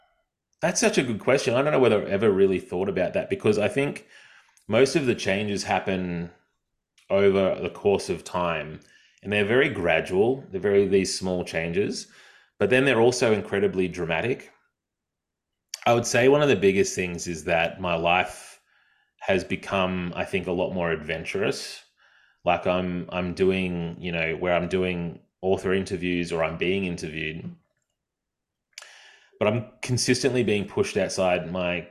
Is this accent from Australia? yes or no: yes; Brisbane, Queensland, Australia; I had driven down because I'm from Brisbane